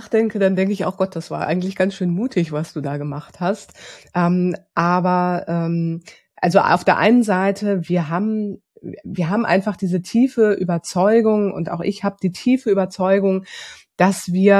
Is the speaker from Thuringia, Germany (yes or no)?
no; Hamburg, Germany; also born or lived in Lower Franconia; ich komme aus Hamburg, ich bin gebürtige Hamburgerin, war dann mittlerweile 5 Jahre in Unterfranken, haben dort wunderbar gelebt.